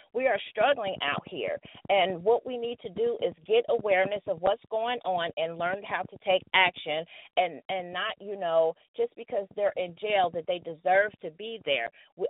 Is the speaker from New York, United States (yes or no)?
no; Cincinnati, Ohio, United States; You know, I'm from Cincinnati too, Sister Tahira